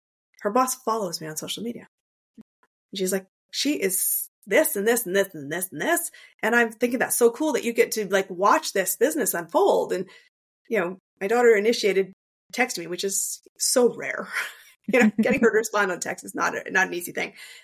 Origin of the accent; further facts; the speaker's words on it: Canada; I'm Canadian.